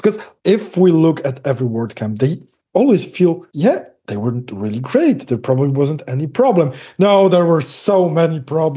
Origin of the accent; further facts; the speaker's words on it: Łódź, Łódź Voivodeship, Poland; English is a second language; Because, first of all, I'm not from Gdynia. I'm from Łódź. I'm from like half Poland away from it.